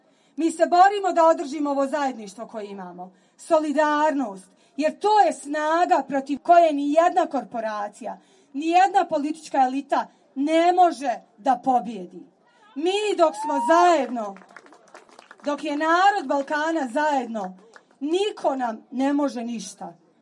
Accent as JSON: {"language": "Bosnian", "region": "Central Bosnia Canton", "country": "Bosnia & Herzegovina", "said": "Ja dolazim iz Srednje Bosne, u kraju gdje već jedna velika rudarska kompanija rudari plemenite i druge rude."}